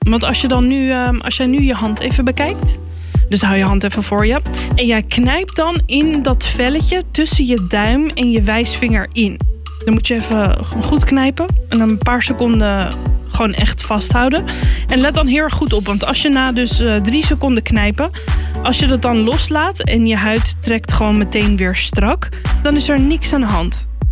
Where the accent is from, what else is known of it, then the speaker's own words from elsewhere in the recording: Vlieland, Friesland, Netherlands; ik ben zelf geboren en opgegroeid op het Waddeneiland Vlieland.